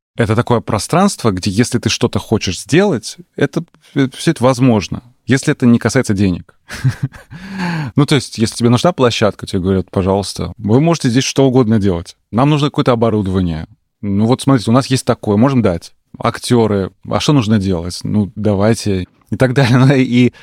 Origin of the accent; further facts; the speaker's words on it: Saint Petersburg, Russia; Ну, я же из Петербурга, понимаете, да, в Петербурге не стыдно быть нищебродом, а в Москве стыдно.